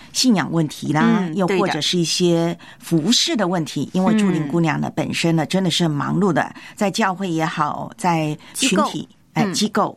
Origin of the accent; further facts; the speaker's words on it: Taiwan; 我以前呢在台湾的时候呢，因为台湾呢我们那个特别是我的家乡小城市那个车线是固定的，